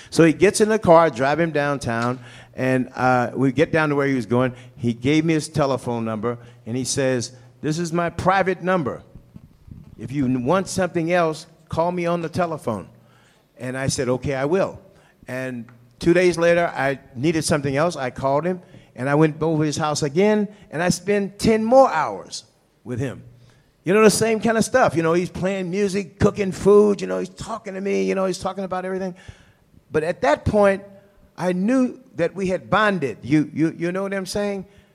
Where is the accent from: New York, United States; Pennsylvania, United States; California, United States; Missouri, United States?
Missouri, United States; St. Louis; And so then he asked me, where are you from? I said, St. Louis.